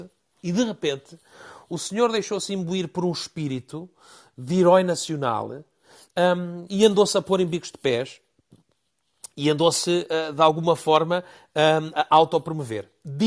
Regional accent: Portugal; nós, enquanto portugueses

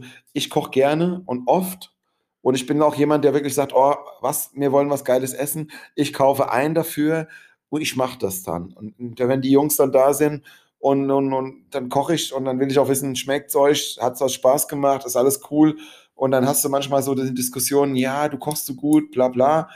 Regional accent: Frankfurt, Hesse, Germany; dann ja, fahre ich als Frankfurter Wahnsinn.

